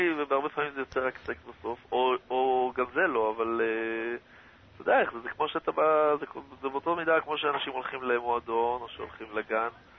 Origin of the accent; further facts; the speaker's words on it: North, Israel; אני מהצפון.